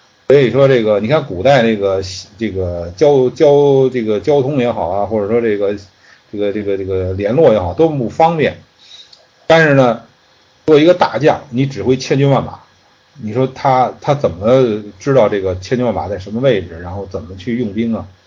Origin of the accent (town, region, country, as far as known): China